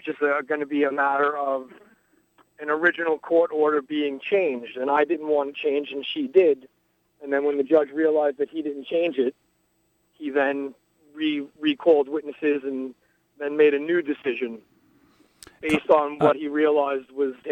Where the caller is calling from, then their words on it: New York, United States; Hi, I'm from Suffolk County, and I had a case in the family courts here.